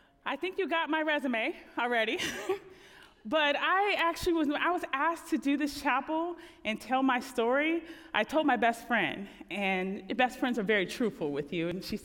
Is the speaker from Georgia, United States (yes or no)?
no; Los Angeles, California, United States; I am from Los Angeles, California, but my family hails from Kentucky and from Texas and as well as Indiana.